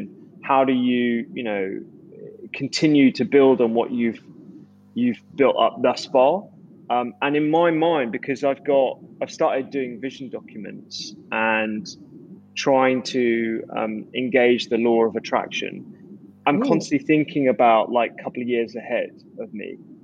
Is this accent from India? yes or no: yes; India; She's also, my background is, and I'm Indian. Both my parents are Punjabi, Indian, Sikh.